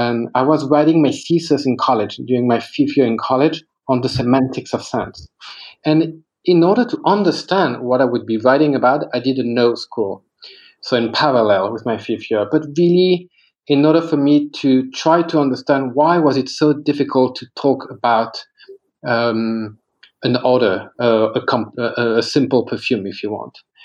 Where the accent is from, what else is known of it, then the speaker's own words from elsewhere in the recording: Cognac, Nouvelle-Aquitaine, France; also born or lived in Paris; So I grew up in Cognac, in the castle of my grandfather. And at 10, when my parents divorced, I moved to Paris.